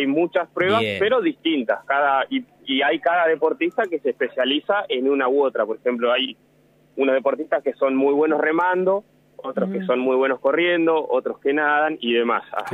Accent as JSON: {"language": "Spanish", "town": "General Acha", "region": "La Pampa", "country": "Argentina", "said": "Mira, yo soy de General Hacha y hice el profesorado de General Pico."}